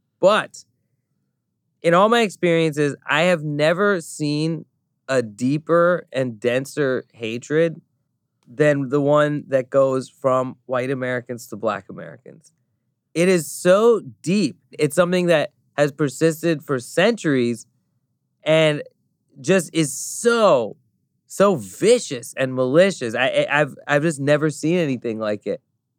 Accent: Thailand; now in United States; I grew up in Thailand. I'm from a Pakistani family. You know, I lived in the United States for 20-some years now.

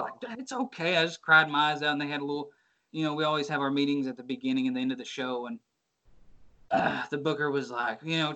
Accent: Arkansas, United States; But I'm inspired by all styles. I grew up in Arkansas. Memphis wrestling is the number one thing.

